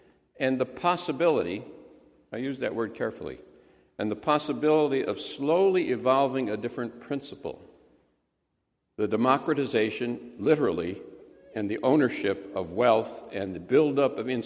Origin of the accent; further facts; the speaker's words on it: Wisconsin, United States; This is prehistory. I'm from Wisconsin.